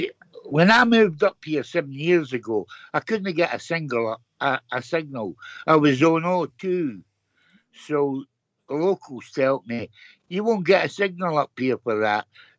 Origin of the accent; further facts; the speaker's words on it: Scotland, United Kingdom; I remember in the village I was brought up in the Central Belt